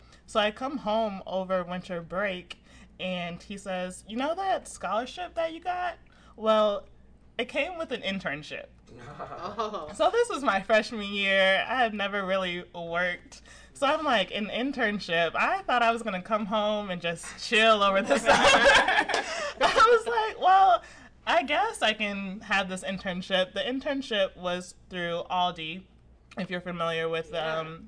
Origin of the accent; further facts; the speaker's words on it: Plainfield, Illinois, United States; I'm originally from the Midwest area. I graduated from high school in Plainfield, Illinois, and so going to Tallahassee, Florida, I was an out-of-state student.